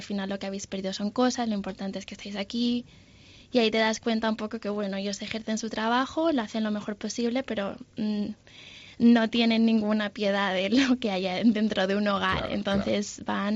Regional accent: Valencia, Valencian Community, Spain; Me escucharon el acento, ah, que de dónde eres, y yo, uy, pues de Valencia

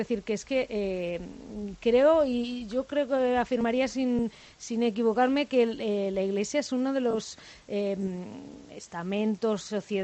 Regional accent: Spain; somos periodistas españoles

